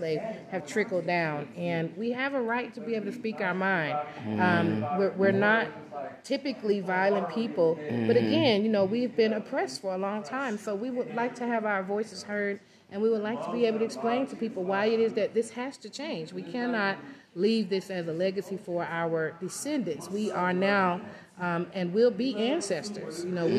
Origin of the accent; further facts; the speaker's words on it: New Jersey, United States; also born or lived in Philadelphia / South Carolina; I was born in Philadelphia, and I was also raised in New Jersey and in South Carolina.